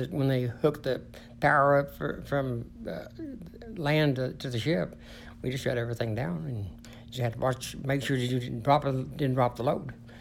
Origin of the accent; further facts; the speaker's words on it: Duncan, Oklahoma, United States; I was from Duncan, Oklahoma, Comanche, Oklahoma.